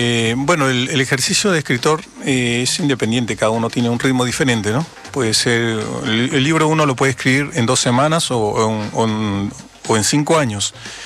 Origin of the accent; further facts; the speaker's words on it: Niebla, Los Ríos, Chile; Yo soy de la costa, yo soy de Niebla